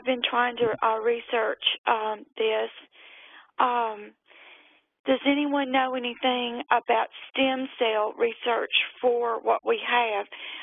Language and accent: English; the South, United States; I should know better, but, hey, I'm a Southerner.